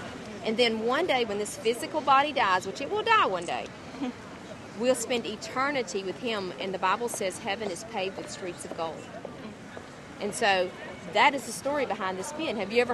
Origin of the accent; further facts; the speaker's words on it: Brandon, Mississippi, United States; I'm from Brandon, Mississippi, which is near Jackson